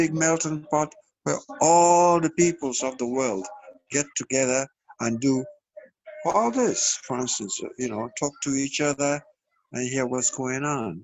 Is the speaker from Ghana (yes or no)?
yes; Ghana; born there; moved away; Oh, I was born in the Gold Coast, which is in West Africa. It's now called Ghana. Mm-hmm. That's where I was born. And I came here before it became Ghana.